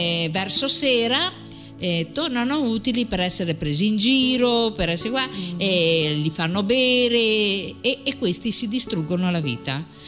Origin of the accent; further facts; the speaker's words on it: Rovigo, Veneto, Italy; sono di Rovigo